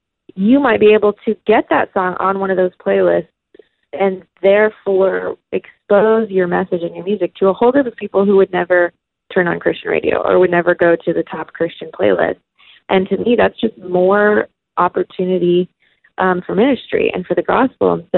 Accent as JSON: {"language": "English", "region": "New Jersey", "country": "United States", "tie": "born or raised there", "also_born_or_lived": "Manhattan / Orlando", "said": "So I was born in New York, but I only lived there for a couple of years. So most of my growing up was split between New Jersey, about an hour from the city, and then Orlando."}